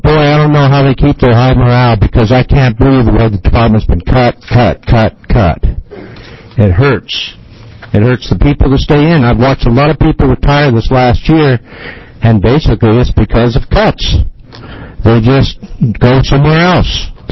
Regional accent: Coos Bay, Oregon, United States; I'm from Coos Bay.

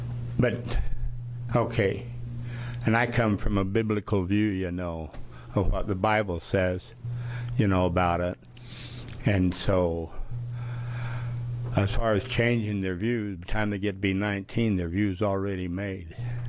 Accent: Prineville, Oregon, United States; All right, I'm from Prineville, along with my bride.

